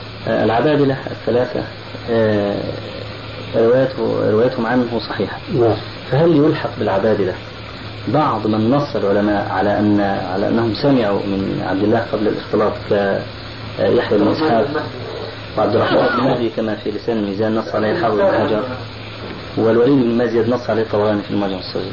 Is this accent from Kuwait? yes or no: no; Egypt; فأخذها بعض الناس عندنا في مصر